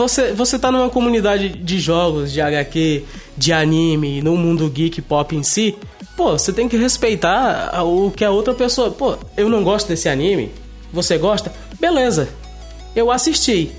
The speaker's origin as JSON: {"language": "Portuguese", "region": "Maranhão", "country": "Brazil", "said": "Eu sou do Maranhão. O meu sotaque pode não falar, mas eu tenho muita coisa do Maranhão. Eu sempre fui do Maranhão, sempre fui do Nordeste e sempre me orgulhei disso."}